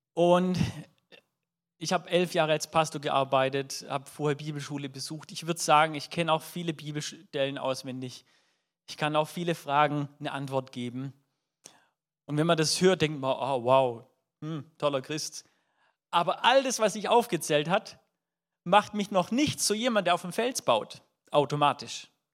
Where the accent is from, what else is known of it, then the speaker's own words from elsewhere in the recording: Baden-Württemberg, Germany; Würde ich als Schwabe auf jeden Fall sagen.